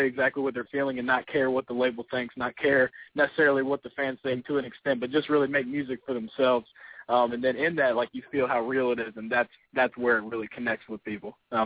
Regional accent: Lynchburg, Virginia, United States; I'm from Lynchburg, Virginia. It's good to be at home tonight

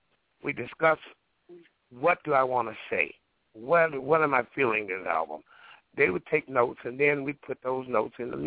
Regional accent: Mississippi, United States; We come from Mississippi, but see, the difference in being when you're raised in a rural area like that, we were poor, but we really didn't know we were poor.

